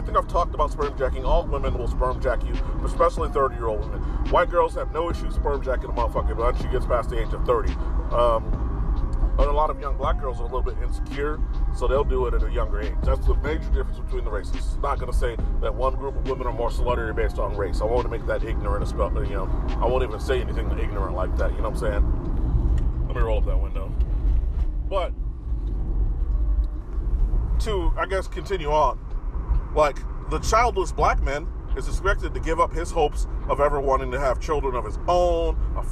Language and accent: English; Chicago, Illinois, United States; we found out we were from the same town. She from the Shy, I'm from the Shy.